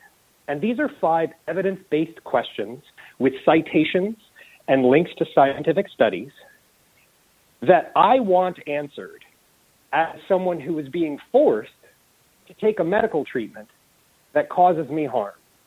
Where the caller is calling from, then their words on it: Canterbury, New Zealand; also born or lived in Waitaki District, New Zealand; And so now I'm calling you from the Canterbury District, where I just moved my whole family, and we left the Waitaki District because we chose not to drink fluoridated water.